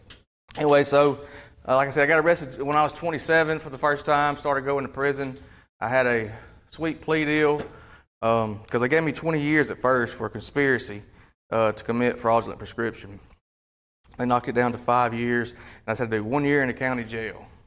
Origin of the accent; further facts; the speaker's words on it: Columbus, Mississippi, United States; I'm from Columbus, Mississippi. I grew up in a divorced family.